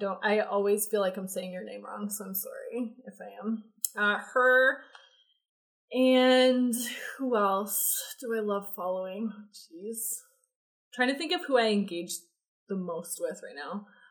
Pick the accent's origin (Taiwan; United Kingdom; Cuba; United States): United Kingdom; London; I'm from London